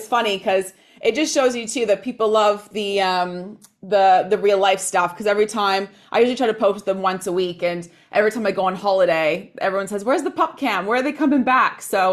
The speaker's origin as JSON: {"language": "English", "town": "Calgary", "region": "Alberta", "country": "Canada", "tie": "born or raised there", "also_born_or_lived": "Montreal", "said": "so my dad's French Canadian, mom's Italian, but I grew up mainly in Calgary"}